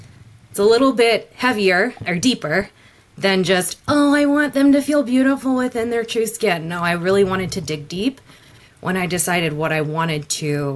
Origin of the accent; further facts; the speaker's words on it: Houston, Texas, United States; I grew up in North Houston, white upper middle class suburbia.